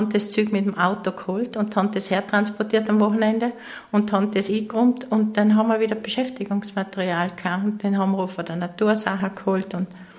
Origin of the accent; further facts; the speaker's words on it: Vorarlberg, Austria; accent: Vorarlberg dialect; Aber ich möchte aus dem Land nicht mehr fort, weil das Vorarlberg ist für mich meine Heimat. Ja, weil ich schon so lange da bin, weil ich meine Familie da habe